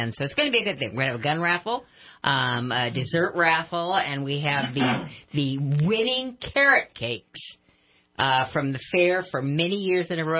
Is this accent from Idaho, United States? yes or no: yes; Idaho, United States; because I had uncles that hunted and I was born and raised in Idaho.